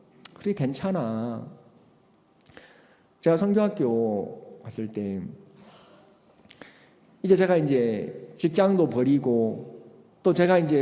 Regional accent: Gwangju, South Korea; 제가 이제 고향이 광주인데, 광주에 무등산 중턱에 헐몬산 기도원이 있어요.

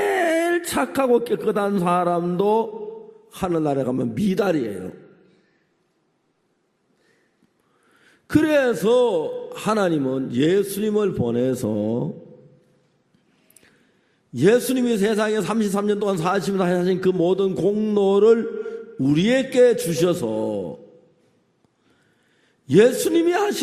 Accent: North Gyeongsang, South Korea; 아버지는 제 고향 경북 순산이라는 데서 어릴 때 태어나셔서 거기서 한평생 사시다가

